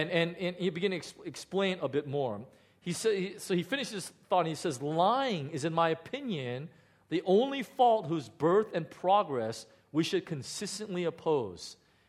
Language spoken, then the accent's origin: English; Chicago, Illinois, United States; My parents and I, we grew up in the south side of Chicago, very, very poor. We were very poor neighborhood.